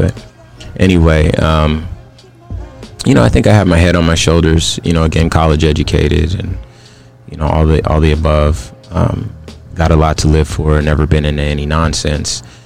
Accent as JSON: {"language": "English", "region": "California", "country": "United States", "said": "You know, I'm from California, right? I love lowriders."}